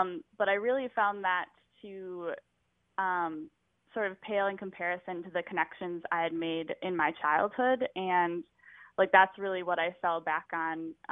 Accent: Cumberland, Wisconsin, United States; And my hometown of Cumberland, Wisconsin is a very beautiful area surrounded by a lake.

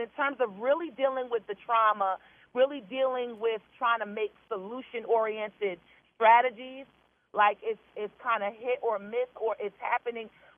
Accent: New Jersey, United States; now in Baltimore, United States; I've been in Baltimore. I'm originally from Jersey, a Morgan grad, but I've been here.

